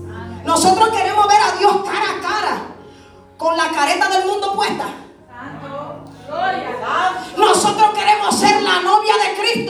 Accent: Brooklyn, New York, United States; yo soy dominicana y soy de Brooklyn.

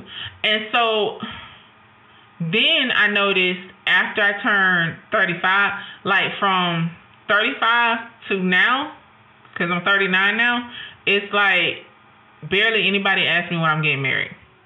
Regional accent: Georgia, United States; accent: Southern; But in the South, I'm from Georgia. If you can't hear the accent, that's why I'm from Georgia.

